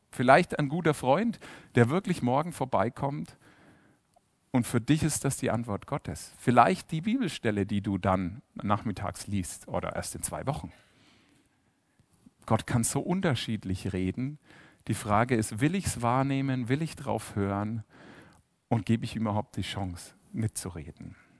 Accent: Germany; Ja, wir haben eine Versicherung. Aber wir sind ja Deutsche, ja.

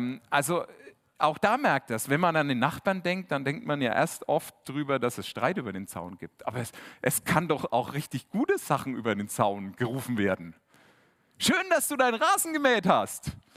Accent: Bavaria, Germany; accent: Franconian; Jetzt bin ich ja Franke, hört man manchmal, also wenn die Gs und Ks nicht ganz so passen und vor allem die Ds und Ds eh alle gleich sind. Liegt daran, weil ich fränkischer im Ursprung bin.

